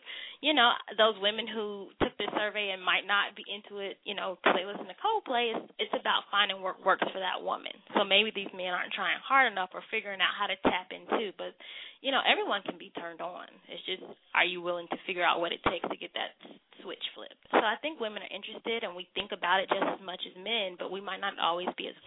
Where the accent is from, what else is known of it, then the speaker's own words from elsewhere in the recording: Atlanta, Georgia, United States; I'm from Atlanta. I'm Southern, so I always like something a little sweet.